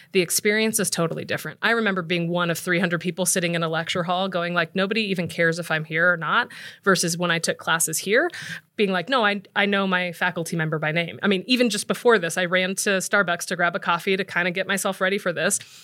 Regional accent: Los Angeles, California, United States; because I grew up in Los Angeles as well, went to school in San Diego

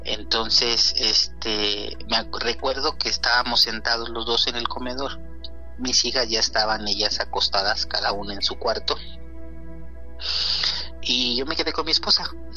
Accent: Morelia, Michoacán, Mexico; Sí, soy de Morelia, Michoacán.

